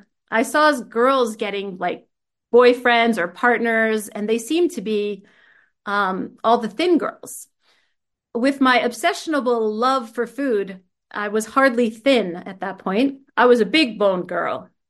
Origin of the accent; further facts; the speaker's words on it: New Jersey, United States; born there; I was born in New Jersey in the United States.